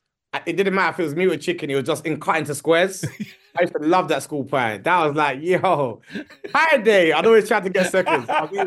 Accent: Nigeria; No, I feel like that with Nigeria plays because I'm Nigerian as well.

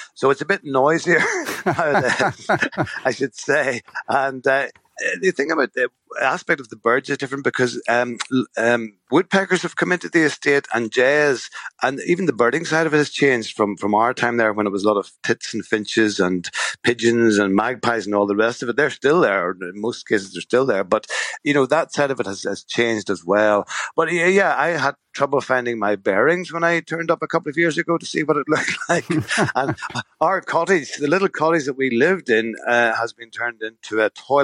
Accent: Northern Ireland, United Kingdom; I grew up in County Tyrone in a village, a small village, but it was the town sort of, you know. I'd never lived in the countryside

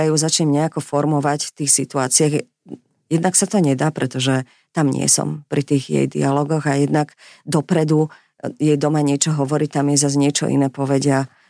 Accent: Bratislava, Bratislava Region, Slovakia; tak ja som z Bratislavy, z Petržalky

